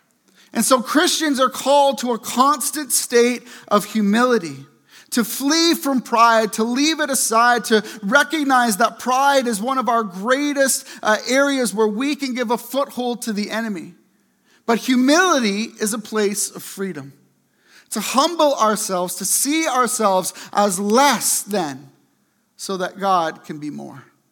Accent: Kingston, Ontario, Canada; I grew up in Kingston, and I remember in gym class

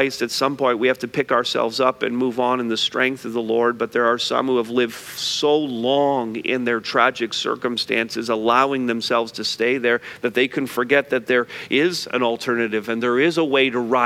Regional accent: Montreal, Quebec, Canada; And I grew up in Montreal North. Mom and dad grew up in Montreal North.

